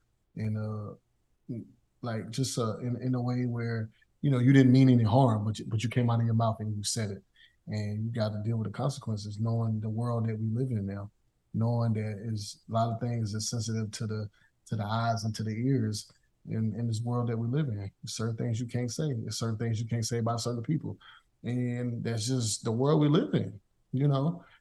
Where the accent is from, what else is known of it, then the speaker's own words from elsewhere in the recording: the South, United States; me growing up in the South and just you know witnessing and dealing with a lot of stuff within my time.